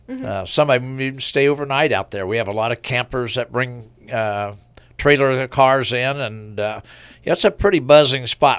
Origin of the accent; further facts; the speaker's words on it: Newton, Illinois, United States; We're going to my hometown, Newton, and mm-hmm.